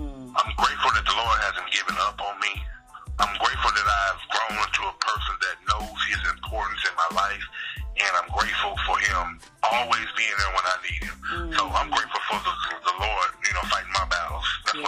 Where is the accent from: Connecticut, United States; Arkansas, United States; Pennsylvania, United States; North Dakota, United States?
Pennsylvania, United States; Pittsburgh; Well, I'm from Pittsburgh, so I had to have some hot links. Pittsburgh hot links are like a staple where I'm from